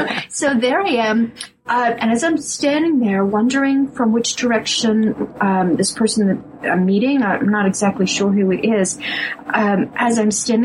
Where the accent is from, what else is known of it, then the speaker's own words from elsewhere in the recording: Pennsylvania, United States; now in France; I grew up in Pennsylvania, and it's so green. I do miss that. I do not miss those snows. And they have been this winter. We're in southern France, and area is very different.